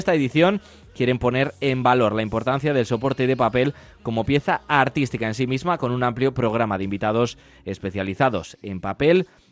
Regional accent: Bilbao, Basque Country, Spain; por algo somos bilbaínos, por algo somos de Bilbao

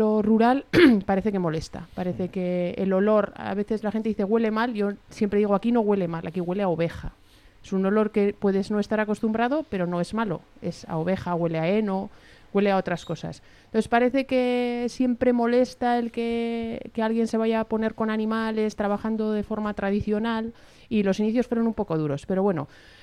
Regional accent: Araya, Basque Country, Spain; Yo vengo de otra parte de Euskadi, de Álava, de La Llanada, de un pueblecito de Araya

